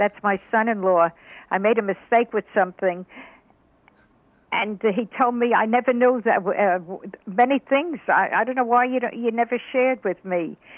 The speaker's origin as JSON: {"language": "English", "town": "Brooklyn", "region": "New York", "country": "United States", "tie": "born or raised there", "said": "Oh, in Brooklyn."}